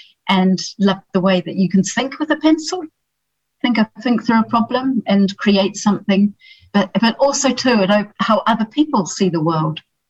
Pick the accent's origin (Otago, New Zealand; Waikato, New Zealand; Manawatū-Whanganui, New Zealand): Manawatū-Whanganui, New Zealand; Palmerston North; I grew up in Palmerston North, so it was a fairly narrow band of what I was experiencing, I admit.